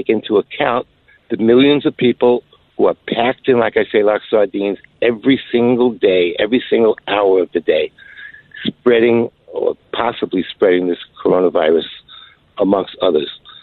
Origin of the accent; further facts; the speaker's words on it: New York, United States; accent: New York; And you've got to use my New York accent, a little different than you, some of the people that have been calling in.